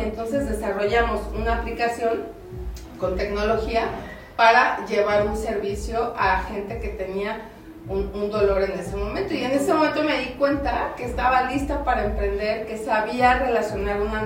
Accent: Comitán, Chiapas, Mexico; Te quiero platicar que yo soy chiapaneca, ¿no? Soy orgullosamente comiteca, y en mi infancia siempre existió una bebida de cacao.

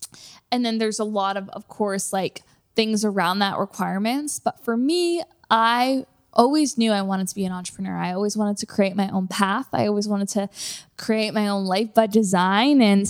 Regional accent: Toronto, Ontario, Canada; now in Los Angeles, United States; I'm from Toronto and it's like such a contrast with just the weather

